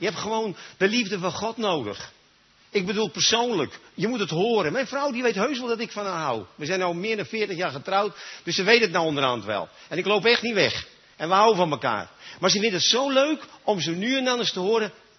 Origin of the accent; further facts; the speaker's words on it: Nieuwegein, Utrecht, Netherlands; Ik kom uit Nieuwegein. Ik ben vader van 3 zonen.